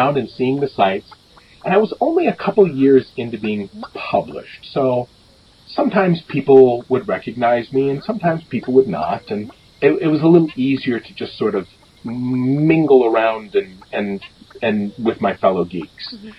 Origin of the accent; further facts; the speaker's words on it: Midwest, United States; I don't like to say that I'm from the Midwest.